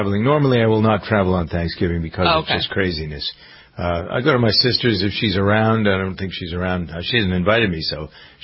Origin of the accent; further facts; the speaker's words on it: Framingham, Massachusetts, United States; There's a food bank here in Framingham, my hometown, and I think I might go there for a little while and help.